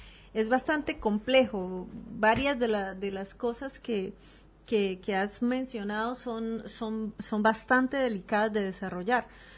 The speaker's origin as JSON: {"language": "Spanish", "country": "Colombia", "said": "yo siendo colombiana"}